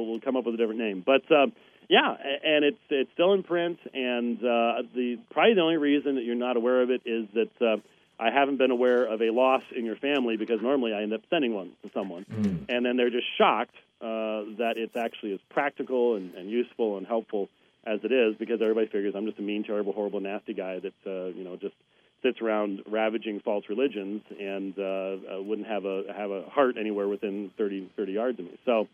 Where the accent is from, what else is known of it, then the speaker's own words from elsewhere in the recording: Scotland, United Kingdom; I am a Scotsman. Scotsmen don't even hug, let alone do anything else nice.